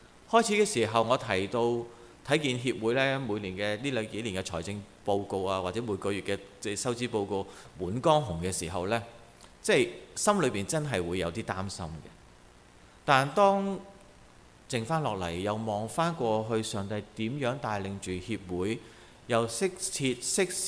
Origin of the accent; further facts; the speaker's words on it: China; 然后即我们中国人打包